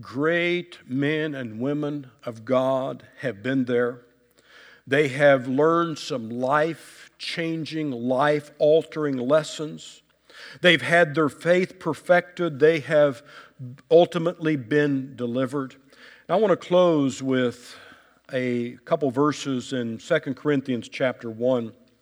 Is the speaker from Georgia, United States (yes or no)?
no; Kansas City, Missouri, United States; I'm from Kansas City. Russell Stover's headquarters is there, and so I probably have more Russell Stover's candy than I should.